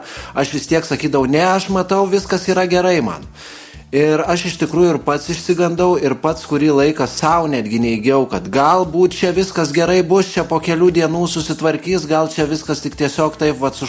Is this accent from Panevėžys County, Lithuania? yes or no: no; Kaunas, Kaunas County, Lithuania; now in Vilnius, Lithuania; Aš kada persikėliau iš Kauno mokytis į Vilnių